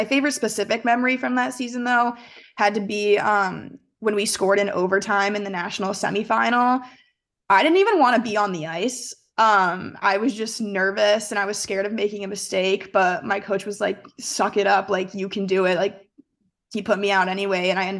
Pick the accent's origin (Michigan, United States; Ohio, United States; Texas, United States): Michigan, United States; Northville; Well, I'm quote unquote from Northville. My mom went here, so I've always been a Michigan fan.